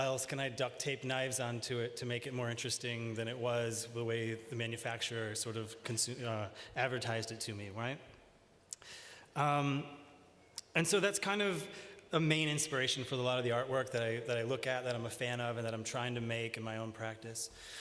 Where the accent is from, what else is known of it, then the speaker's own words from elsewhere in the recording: United States; now in Paris, France; I'm an American. I'm living in Paris at the moment.